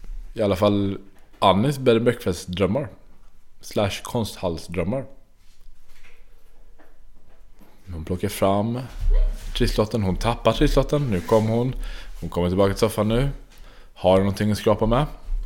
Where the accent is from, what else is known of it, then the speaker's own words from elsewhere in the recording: Småland, Sweden; För jag är uppväxt i Småland